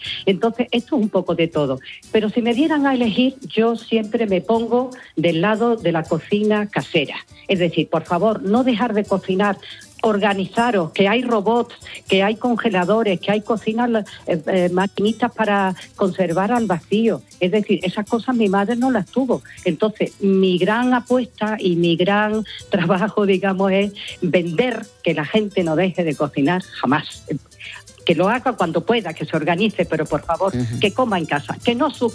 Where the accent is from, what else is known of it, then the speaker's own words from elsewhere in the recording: Cádiz, Andalusia, Spain; Hay un plato que es un indicador de gaditanía, que son las papas aliñadas. Curiosamente, en Cádiz seguimos diciendo pap